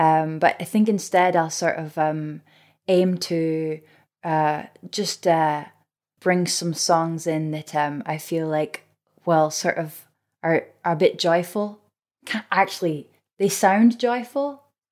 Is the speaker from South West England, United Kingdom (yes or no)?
no; Scotland, United Kingdom; So I, as a Scot, would say Samani.